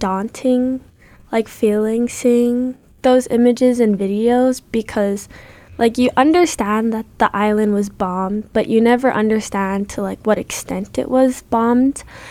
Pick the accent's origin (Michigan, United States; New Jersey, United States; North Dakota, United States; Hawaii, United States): Hawaii, United States; I wanted to grow stronger to who I am as a Hawaiian and like my spiritual and cultural identity.